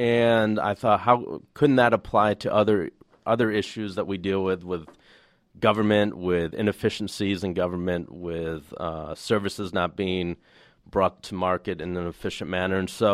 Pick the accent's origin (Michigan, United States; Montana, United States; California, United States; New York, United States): Michigan, United States; Flint; I've seen them physically growing up in Flint, Michigan, when we don't address the real issues.